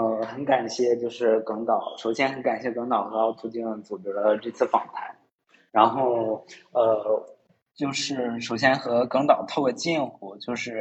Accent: Suihua, Heilongjiang, China; also born or lived in Harbin; now in Beijing, China; 我也是黑龙江人，然后小的时候在绥化，然后稍微大一点的去了哈尔滨，然后现在在北京，然后在学电影

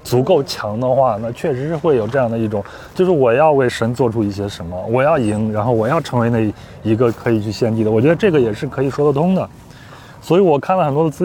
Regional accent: Yunnan, China; 就是用那个我们云南人说那个蘸水，对吧？

